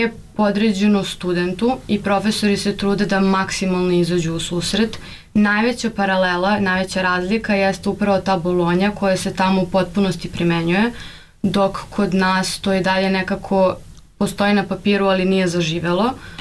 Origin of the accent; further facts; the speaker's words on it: Belgrade, Serbia; now in Bamberg, Germany; zato što sam odrasla u Beogradu, koji je dosta veliki grad u odnosu na Bamberg, koji ima možda 70.000 stanovnika